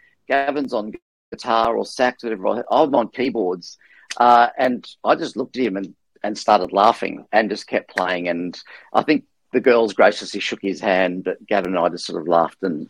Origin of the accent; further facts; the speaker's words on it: Australia; And being an Australian band and local, they knew of us.